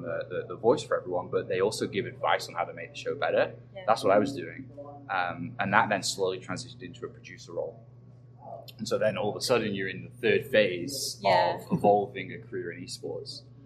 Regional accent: England, United Kingdom; first language English; And so for me, it was being English, being native, they were like, "Hey, you can speak right. You want a microphone?"

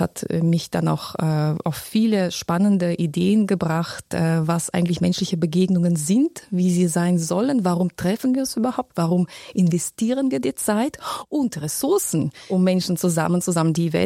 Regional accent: Penza, Penza Oblast, Russia; In der Tat bin ich in Russland aufgewachsen bzw. geboren, noch in der damaligen Sowjetunion. In der Stadt Penza, das ist circa 550 Kilometer südöstlich von Moskau entfernt. Eine kleine Provinzstadt in Russland mit mittlerweile 500.000 Einwohnern.

